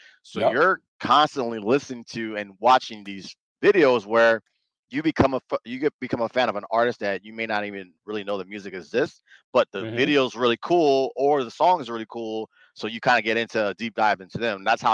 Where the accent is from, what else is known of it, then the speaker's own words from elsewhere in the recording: San Antonio, Texas, United States; So with that being said, growing up in San Antonio, as you know, whether I'm black and Mexican or not, they're going to see me as black people, as a black person.